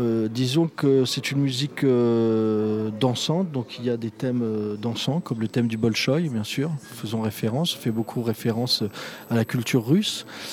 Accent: Paris, Île-de-France, France; en partant de ce qu'on est, des Parisiens, et puis après, on a envie de voyager

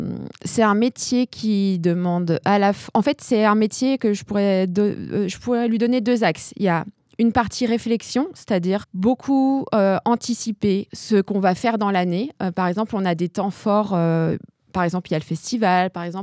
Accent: eastern France, France; parce que moi, je viens de l'Est de la France.

